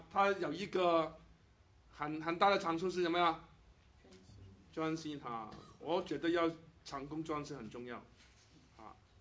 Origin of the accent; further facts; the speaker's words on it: Guangdong, China; 我广东人讲一句，我们广东人有对于打麻将，我们中国人很喜欢打麻将的